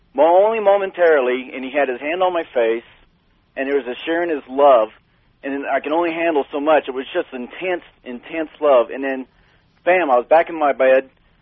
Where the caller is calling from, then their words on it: Carbondale, Colorado, United States; I'm calling from Carbondale, Colorado, right in the middle of the Rockies.